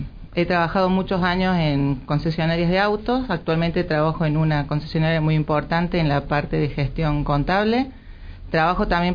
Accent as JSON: {"language": "Spanish", "town": "Colonia Caroya", "region": "Córdoba", "country": "Argentina", "tie": "born there", "lives_now": "Jesús María, Argentina", "said": "Yo nací en Colonia Carolla y hace 20 años que estoy viviendo acá en Jesús María. Viví en Sinzacate"}